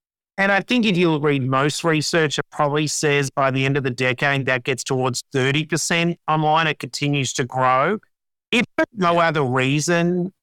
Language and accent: English; Sydney, New South Wales, Australia; I grew up in Sydney. I grew up in Cherry Brook, so a suburb.